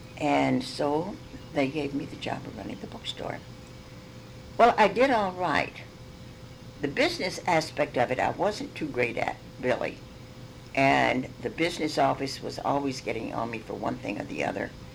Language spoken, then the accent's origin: English; the South, United States; I grew up in the South, and I didn't know black people except in our kitchen.